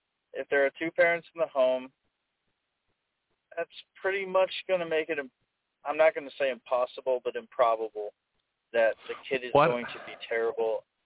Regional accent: Chicago, Illinois, United States; moved away; Well, I'm from Chicago, actually.

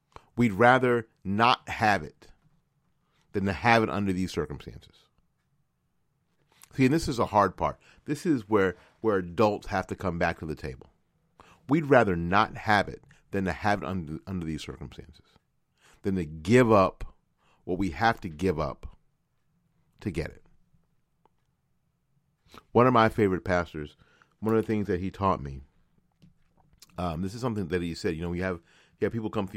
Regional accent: Florida, United States; Now, that would include my home state of Florida

